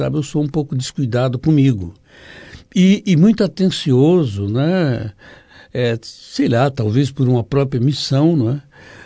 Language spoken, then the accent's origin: Portuguese; Pernambuco, Brazil; moved away; eu sou pernambucano, vim para cá por motivos familiares e tal, né? Mãe de uma, aliás, é filho de uma índia, né? E um negro.